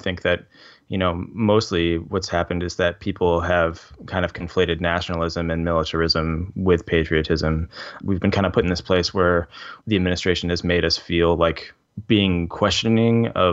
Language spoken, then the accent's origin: English; Midwest, United States; I was kind of lost as a kid. I was growing up in the Midwest.